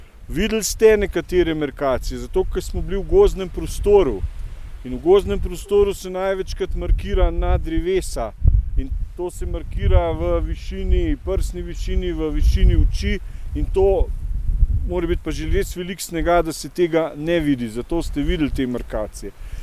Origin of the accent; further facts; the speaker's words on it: Bled, Upper Carniola, Slovenia; jaz sem doma z Bleda, recimo, da kar dobro poznamo vodo pa zaledenelo jezero